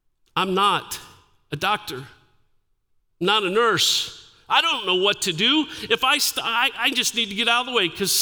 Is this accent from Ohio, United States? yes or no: yes; Dayton, Ohio, United States; So I told you I was born in Dayton, Ohio. I was raised early in my life till about I was 8 years old. We lived at 240 West Norman.